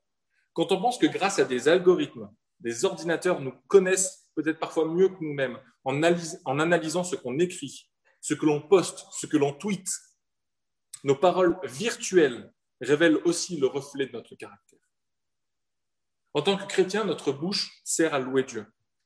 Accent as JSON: {"language": "French", "region": "south of France", "country": "France", "said": "Et je viens du sud de la France."}